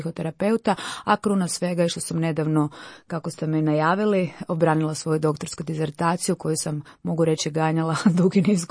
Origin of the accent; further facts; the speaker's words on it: Vinkovci, Vukovar-Srijem County, Croatia; born there; ja sam rođena u Vinkovcima, potječem iz jedne katoličke tradicionalne obitelji. Tamo sam završila svoje u Vinkovcima osnovnoškolsko, srednjoškolsko obrazovanje.